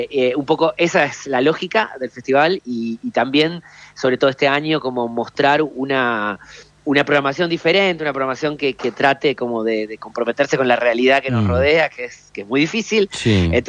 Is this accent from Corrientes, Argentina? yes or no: no; Villa Bosch, Buenos Aires Province, Argentina; yo soy de Villa Bosch, de 3 de febrero